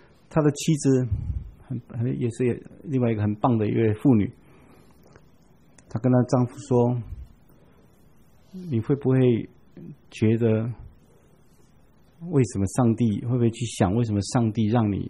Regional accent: Taiwan; 我们台湾人称老年人叫老灰啊

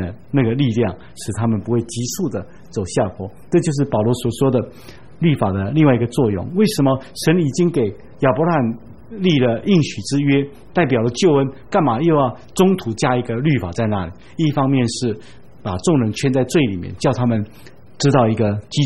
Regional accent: China; 所以对我来讲，以我们中国人来讲

